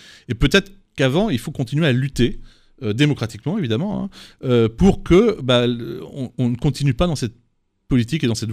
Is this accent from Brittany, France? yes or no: no; Paris, Île-de-France, France; Moi, je suis parisien depuis toujours.